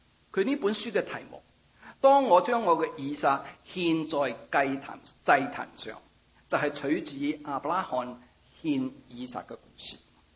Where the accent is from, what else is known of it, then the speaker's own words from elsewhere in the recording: Shanghai, China; Cantonese is a second language; 因为我生在上海，在上海大。咁我点会都讲过广东话呢，是因为同我妈妈细佬哥的时候讲。但我好年轻的时候呢，就离开屋企